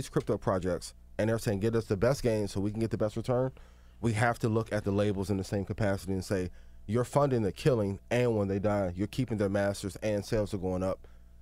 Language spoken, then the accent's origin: English; East Chicago, Indiana, United States; like I said, I'm from East Chicago, Indiana. There's a lot of killings that were happening in Chicago before a lot of Chicago rappers were popular.